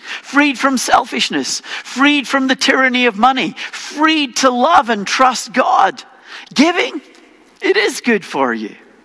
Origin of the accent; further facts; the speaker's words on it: Scotland, United Kingdom; because I'm from Scotland and I'm cheap.